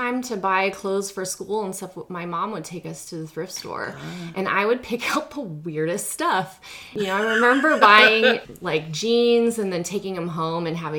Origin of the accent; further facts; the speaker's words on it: San Diego, California, United States; I am from San Diego, North County.